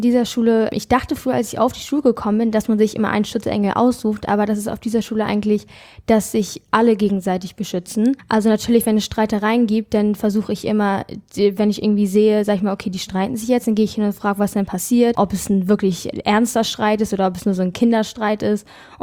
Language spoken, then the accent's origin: German; England, United Kingdom; ich komme ja also aus England